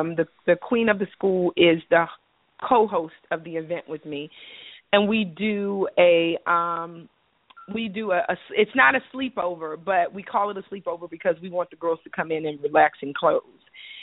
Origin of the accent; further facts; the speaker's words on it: Memphis, Tennessee, United States; So I have a really huge following, of course, in my hometown of Memphis, Tennessee. I'm from Memphis.